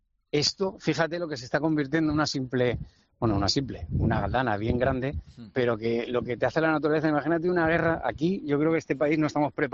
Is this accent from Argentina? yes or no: no; Zaragoza, Aragon, Spain; born there; Allí, en la clínica